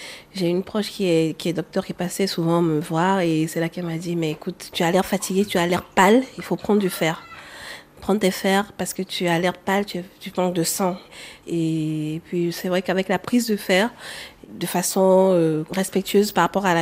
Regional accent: Togo; Il y a une tisane qu'on appelle chez nous au Togo. Je suis togolaise.

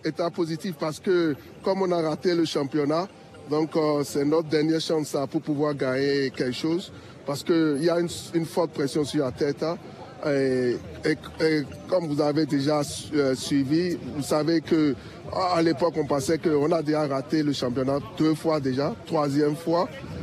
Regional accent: London, United Kingdom; born there; French is a second language; Je suis né à Londres. Je suis né à Londres, uh-huh. mais de parents père ghanéen et puis maman béninoise. Ils se sont rencontrés ici

